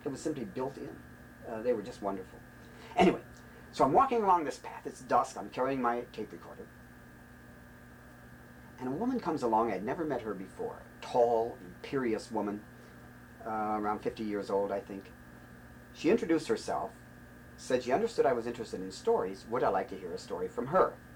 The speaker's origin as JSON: {"language": "English", "country": "United States", "said": "I was from the United States. I can't be all that bad. I was from Muhammad Ali's land."}